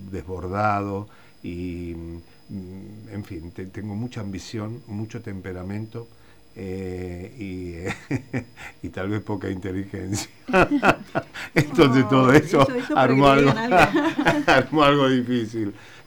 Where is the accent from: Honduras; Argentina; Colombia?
Argentina; Buenos Aires; Soy porteño, soy muy porteño, a pesar de que muchas veces me preguntan de dónde soy.